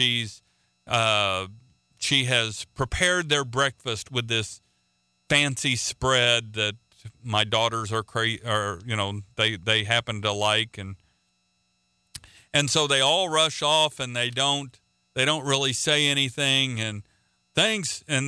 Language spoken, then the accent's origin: English; Oklahoma, United States; I'm not a flash in the pan. … from Oklahoma.